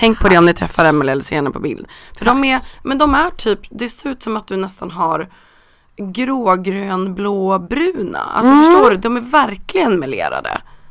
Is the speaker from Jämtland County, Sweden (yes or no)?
yes; Östersund, Jämtland County, Sweden; jag är från Östersund